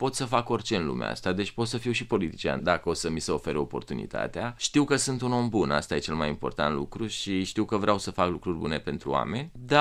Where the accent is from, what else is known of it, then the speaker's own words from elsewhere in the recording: Brăila, Brăila County, Romania; Când ești mic, dintr-un oraș mic, cum eram eu din Brăila, tot ce îți dorești este să reușești în viață.